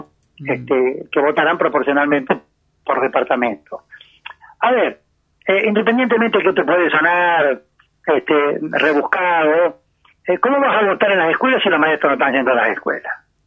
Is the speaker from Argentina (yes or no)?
yes; Sunchales, Santa Fe, Argentina; Yo me crié en Sunchales porque soy de Sunchales.